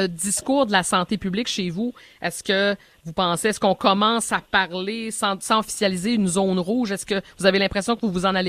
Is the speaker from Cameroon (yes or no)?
no; Quebec, Canada; On s'en va faire un tour dans ma région d'origine au Saguenay